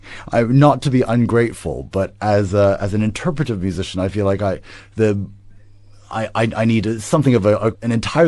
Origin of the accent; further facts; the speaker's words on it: Hong Kong; now in Boston, United States; I live in Boston. I'm originally from Hong Kong